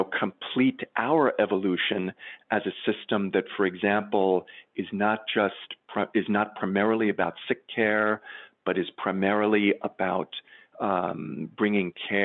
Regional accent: New York, United States; I'm a New Yorker.

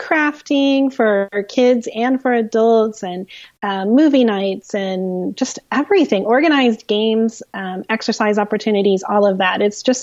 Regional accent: Midwest, United States; We get out of school. We're from the Midwest.

